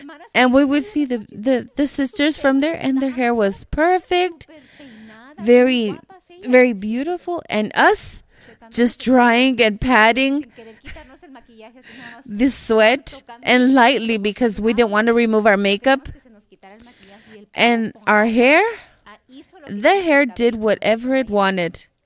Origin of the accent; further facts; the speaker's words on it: Mesa, Arizona, United States; I grew up in Mesa. And in the Valley of Phoenix, it is hot.